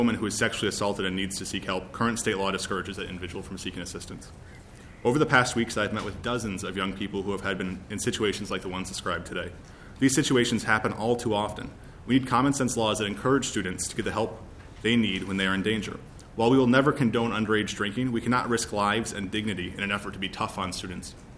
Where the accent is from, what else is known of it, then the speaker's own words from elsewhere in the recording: Rochester, Minnesota, United States; I'm the student body president at the University of Minnesota Twin Cities campus. I'm originally from Rochester, Minnesota.